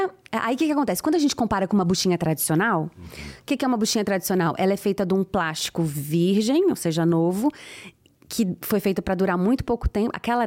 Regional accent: Florianópolis, Santa Catarina, Brazil; Eu sou de Florianópolis, uma região pesqueira, né? Ali no Vale do Itajaí.

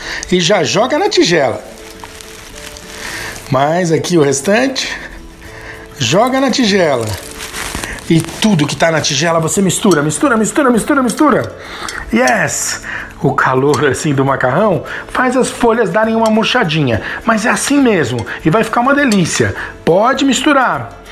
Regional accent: São Paulo, Brazil; Eu uso salsa porque eu sou paulista, né?

